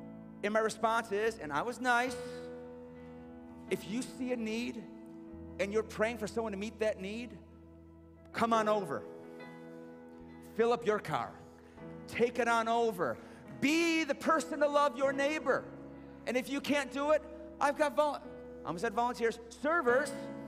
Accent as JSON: {"language": "English", "country": "United States", "said": "Listen, I love being an American. I love our country. I'm a patriotic guy."}